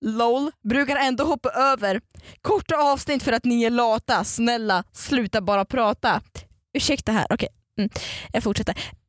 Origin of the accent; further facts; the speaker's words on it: Russia; Det är bara för att jag är ryss.